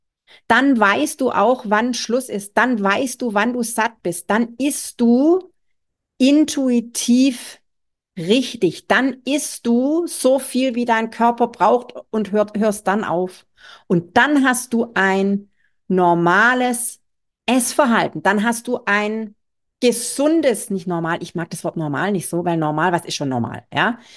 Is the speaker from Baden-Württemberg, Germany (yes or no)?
yes; Baden-Württemberg, Germany; bei mir als Schwabe